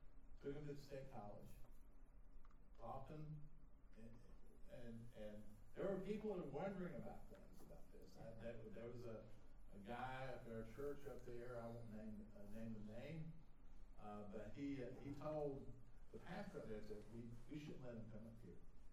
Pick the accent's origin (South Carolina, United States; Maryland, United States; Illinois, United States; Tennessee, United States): South Carolina, United States; Rock Hill; I never lived north of my hometown in Rock Hill, South Carolina. Never.